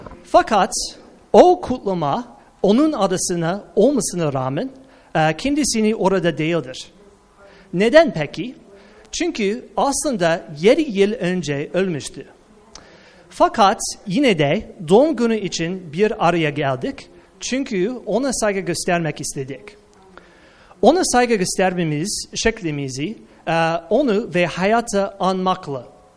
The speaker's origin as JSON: {"language": "Turkish", "country": "United States", "second_language": "Turkish", "said": "memleketim Doğu Karadeniz çok benzer. O yüzden bir Amerikalı Karadenizlisiyim. Öyle işte ama aksanım öyle değil."}